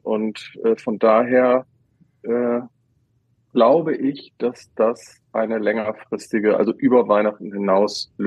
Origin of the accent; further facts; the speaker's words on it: Bremen, Germany; moin als Bremer nach Hamburg.